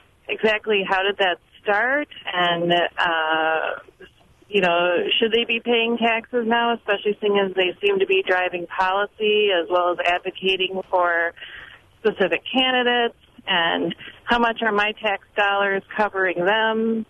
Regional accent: Lake Mills, Wisconsin, United States; I'm actually from Lake Mills, just driving through Richland Center.

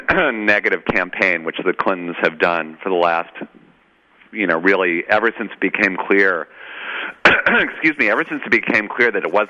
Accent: New York, United States; I'm from New York, all right? We're supposed to be so tough, you know, Mean Streets, Scorsese, all that stuff.

